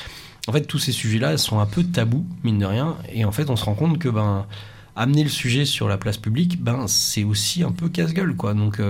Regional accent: Normandy, France; Alors, je suis normand, donc je vais faire une réponse de normand.

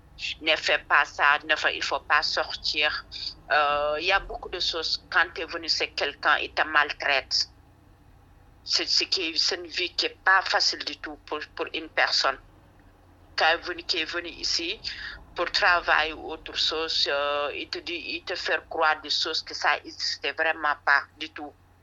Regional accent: Senegal; et je suis sénégalaise.

